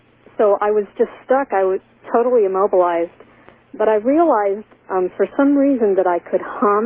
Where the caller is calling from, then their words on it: Syracuse, New York, United States; from Syracuse, New York.